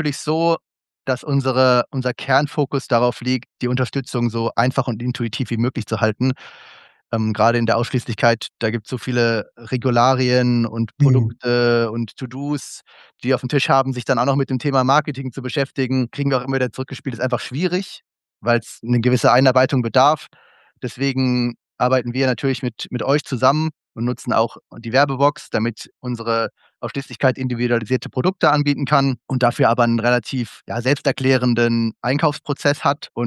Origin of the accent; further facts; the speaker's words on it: Heidelberg, Baden-Württemberg, Germany; ich komme ja aus Heidelberg